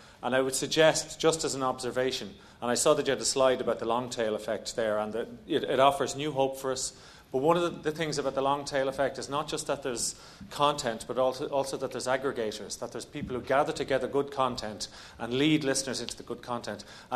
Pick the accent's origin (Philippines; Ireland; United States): Ireland; When I was a child growing up in Ireland